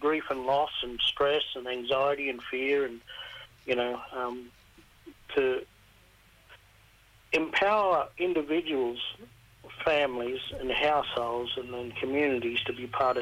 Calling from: Narromine, New South Wales, Australia; I'm in my own hometown of Narromine in Wiradjuri country

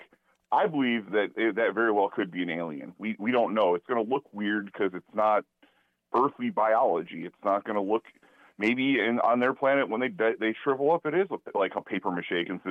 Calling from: Chicago, Illinois, United States

